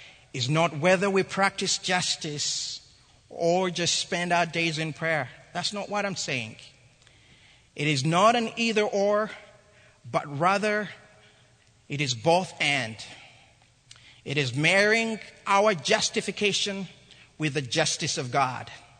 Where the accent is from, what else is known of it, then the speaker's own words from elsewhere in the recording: Uganda; As many of you know, I come from Uganda, and some of you have been to my mother's house. So I was raised in an interesting environment